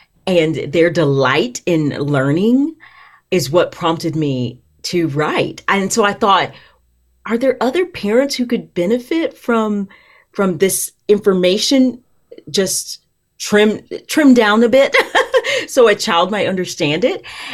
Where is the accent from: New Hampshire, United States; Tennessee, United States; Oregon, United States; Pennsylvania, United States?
Tennessee, United States; I'm from Tennessee.